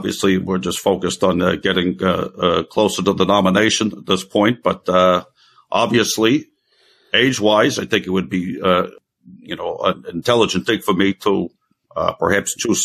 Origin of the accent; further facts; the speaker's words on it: Brooklyn, New York, United States; Oh, that's fine. I'm from Brooklyn. I've heard it all before.